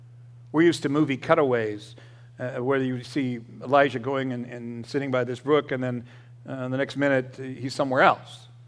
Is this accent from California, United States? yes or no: yes; California, United States; I grew up in Southern California. It was very dry, especially in the summertime.